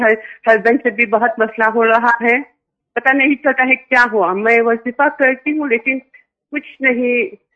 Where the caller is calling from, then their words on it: Mauritius; میں ہوں موریشس سے.